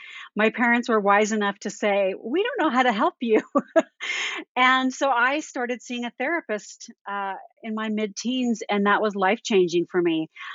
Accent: Los Angeles, California, United States; I grew up in Studio City area in the San Fernando Valley.

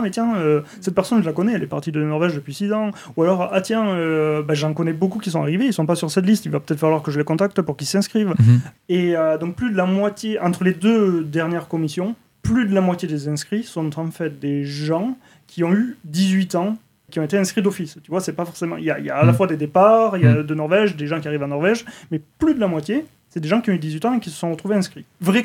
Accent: Toulouse, Occitanie, France; Moi, bon, je viens du sud de la France, mais pas de ce côté, pas de ce sud-là. Et les gens comprennent pas quand ils disent ah tu viens du sud, tu viens de Nice. Non, je viens de Toulouse.

